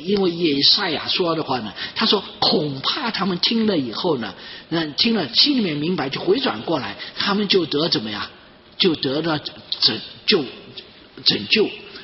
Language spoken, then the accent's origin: Chinese; Chongqing, China; 我在重庆呢，我们住的一个房子里面的话呢，就是那时候因为我住在重庆